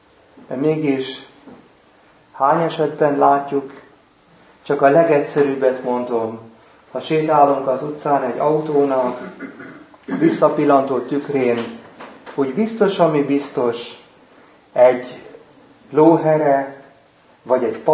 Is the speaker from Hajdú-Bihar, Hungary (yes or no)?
no; Veresegyház, Pest, Hungary; aki Veresegyházra került a mi szülőfalunkba